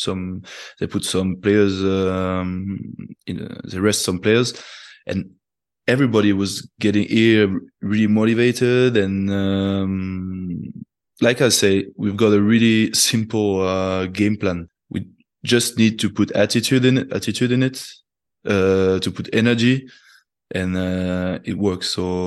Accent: Toulouse, Occitania, France; born there; English is a second language; because I was born in Toulouse, so I had some family at the stadium.

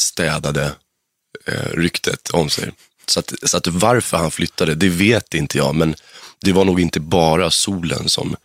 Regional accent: Stockholm, Stockholm County, Sweden; Vasastan, Odenplan.

